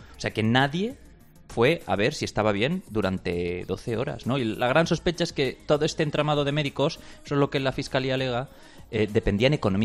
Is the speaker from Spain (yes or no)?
yes; Valencia, Valencian Community, Spain; con que sea de Valencia, yo ya tengo suficiente.